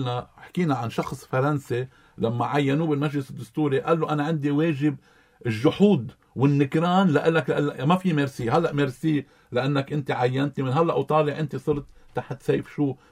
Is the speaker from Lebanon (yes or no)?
yes; Lebanon; نحن يعني مشردقين كتير كلبنانيين